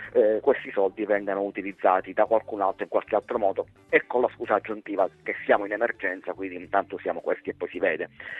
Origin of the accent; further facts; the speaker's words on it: Sicily, Italy; dico c'è stato perché mi metto da siciliano nei panni anche, non essendo amministratore